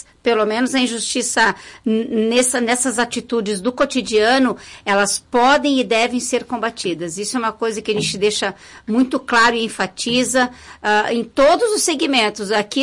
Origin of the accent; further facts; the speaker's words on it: Caxias do Sul, Rio Grande do Sul, Brazil; nosso desenvolvimento enquanto brasileiro, enquanto caxienses também